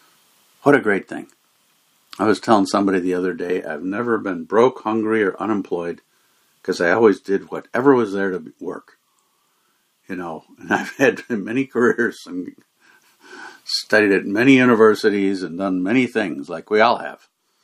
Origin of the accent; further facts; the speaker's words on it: United States; Now, as American citizens, we have all kinds of things we can do.